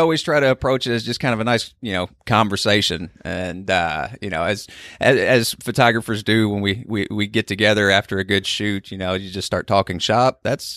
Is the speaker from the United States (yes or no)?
yes; Midwest, United States; I'm originally from the Midwest, Bay Area resident now, but I was born and raised very rural with many, many corn stalks and bean fields around.